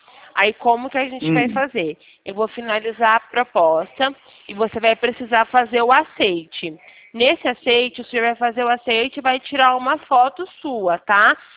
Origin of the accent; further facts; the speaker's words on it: São Paulo, Brazil; Eu sou de São Paulo.